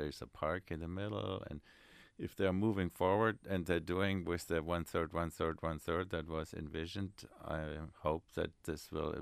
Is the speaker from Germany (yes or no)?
yes; Germany; English is a second language; now in United States; not nearly as good as they are, say, where I grew up in Germany.